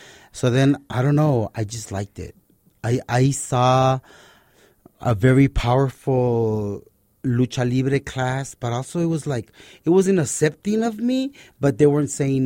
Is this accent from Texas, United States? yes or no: yes; El Paso, Texas, United States; I was born here in El Paso, May 20th, 1970. My Mexican father and mother raised me in both cultures, Mexico, Americano